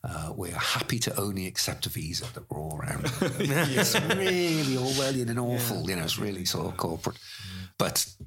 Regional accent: United Kingdom; we're British.

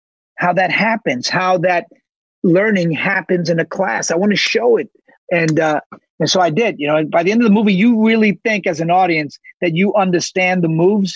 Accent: New York City, New York, United States; But luckily, I grew up in New York, and it was like, wait a minute.

